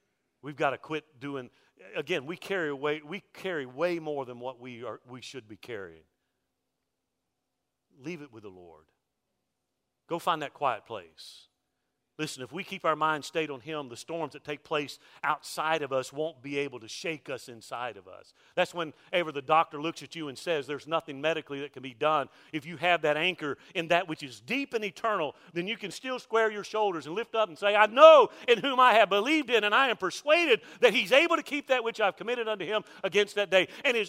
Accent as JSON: {"language": "English", "town": "Mobile", "region": "Alabama", "country": "United States", "tie": "born or raised there", "said": "Listen, I grew up in Hurricane Alley. Living on the Gulf Coast, there in Mobile, I can remember as a kid growing up, I survived several hurricanes."}